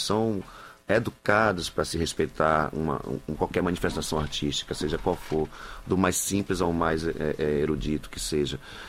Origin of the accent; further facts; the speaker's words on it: Bahia, Brazil; A gente está acostumado, sou baiano, estou acostumado com isso